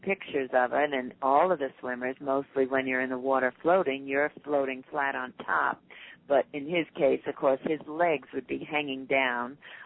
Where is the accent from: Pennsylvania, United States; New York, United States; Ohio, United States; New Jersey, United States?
New Jersey, United States; now in Hawaii, United States; Well, I grew up in New Jersey, and the Atlantic Ocean was pretty rough there. And moving to Hawaii made all the difference because the water is calm.